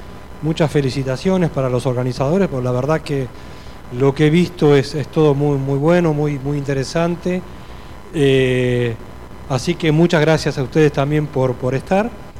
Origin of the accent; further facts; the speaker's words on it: Argentina; Yo soy de Argentina, vivo en Balcarce, sur de la provincia de Buenos Aires.